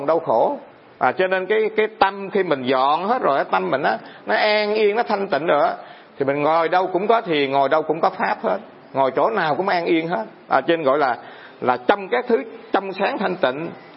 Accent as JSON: {"language": "Vietnamese", "town": "Phan Thiet", "region": "Bình Thuận", "country": "Vietnam", "tie": "born or raised there", "said": "ở chỗ Phan Thiết quê tôi nè"}